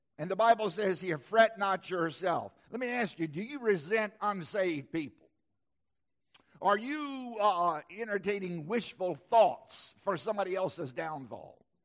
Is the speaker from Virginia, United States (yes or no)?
yes; Southside, Virginia, United States; I grew up in Southside, Virginia, where my parents would often talk about people fretting or being fretted.